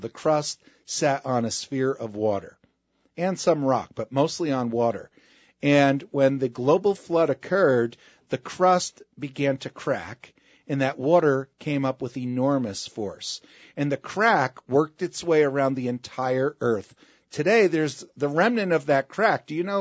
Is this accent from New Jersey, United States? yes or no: yes; New Jersey, United States; And Fred, I grew up in New Jersey, and we'd go in the mountains, and the mountains there are hills.